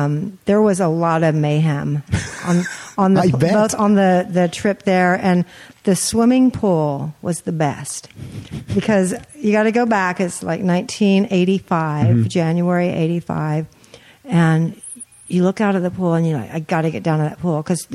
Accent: Austin, Texas, United States; I grew up in Austin, Texas.

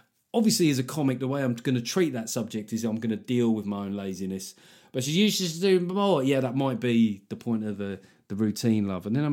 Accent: United Kingdom; I would just say, you know, being a Brit generally, even if I wasn't completely sozzled and speaking in sort of incoherently, speaking other languages is not a strong area for us historically.

